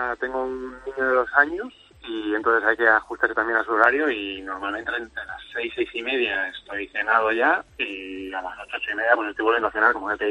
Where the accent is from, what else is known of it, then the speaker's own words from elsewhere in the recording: Alpedrete, Community of Madrid, Spain; De Madrid, bueno, de un pueblo de Madrid, Alpedrete.